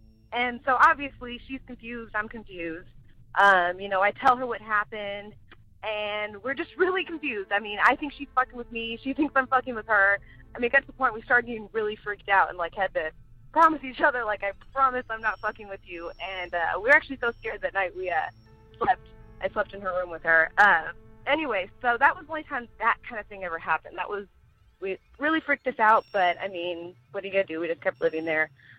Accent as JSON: {"language": "English", "town": "Houston", "region": "Texas", "country": "United States", "tie": "born or raised there", "said": "I'm from Houston, Texas."}